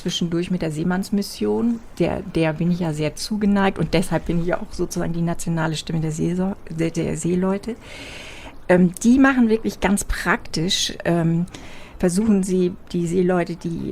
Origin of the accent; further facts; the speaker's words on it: Wesselburen, Schleswig-Holstein, Germany; Na, ich bin ja ein Küstenmensch. Mhm. Ich komme ja aus Wesselburen, also bin in Büsum zur Schule gegangen